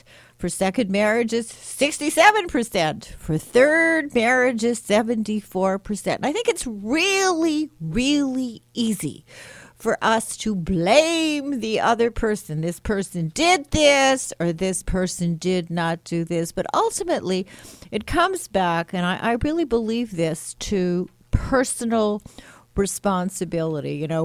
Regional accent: Montreal, Quebec, Canada; now in New York, United States

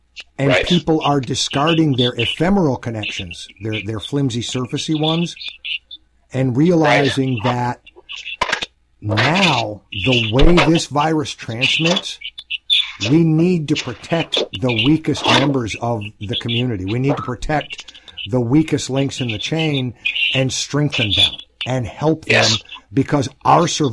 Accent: Ann Arbor, Michigan, United States; because of the ideals I grew up with just outside of Detroit, Ann Arbor, in the late 60s and 70s

